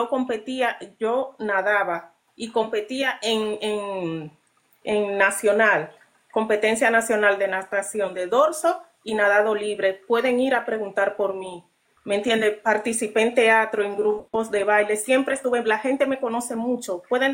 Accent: Dominican Republic; Yo no estoy en contra de ustedes, jamás, ni tampoco que me estén diciendo que no soy dominicana.

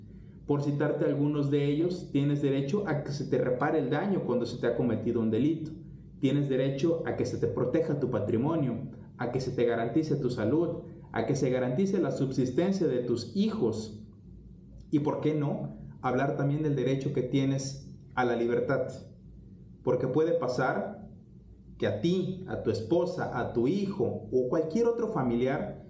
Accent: Tamaulipas, Mexico; also born or lived in Veracruz; Soy veracruzano por nacimiento, pero adoptado desde niño, como muchos de ustedes, por esta maravillosa tierra tamaulipeca. Aquí crecí, aquí estudié, aquí vivo

